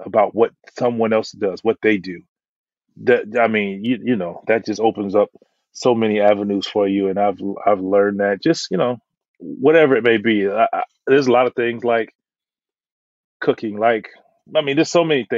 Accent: Florida, United States; Obviously, I'm from Florida, so I got to some of the staff.

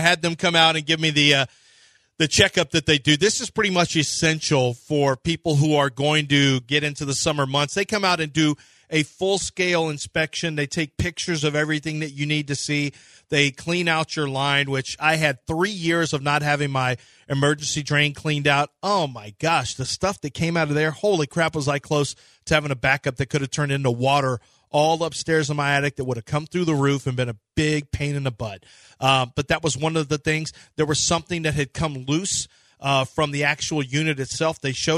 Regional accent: United States; I'm American. I'm not German.

